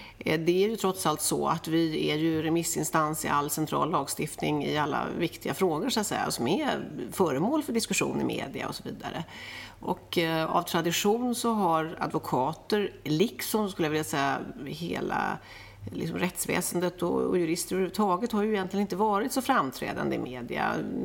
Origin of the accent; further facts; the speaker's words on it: Stockholm, Stockholm County, Sweden; Jag är uppväxt i Stockholm